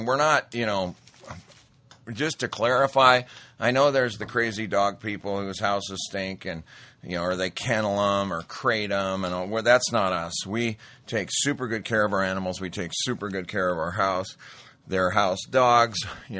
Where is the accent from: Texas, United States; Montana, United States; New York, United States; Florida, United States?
Montana, United States; Being born and raised in Montana, there's nothing like it.